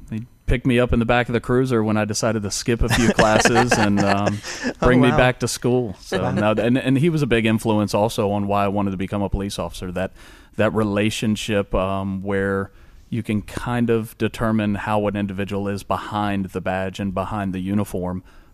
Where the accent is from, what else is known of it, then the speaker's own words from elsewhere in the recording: Newport News, Virginia, United States; So I'm from Newport News. I was born and raised in Newport News, went to Denby High School.